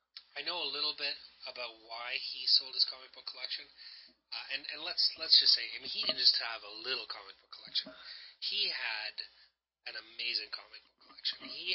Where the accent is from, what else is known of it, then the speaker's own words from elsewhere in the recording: Canada; Not that as a Canadian I really need to learn that much about American history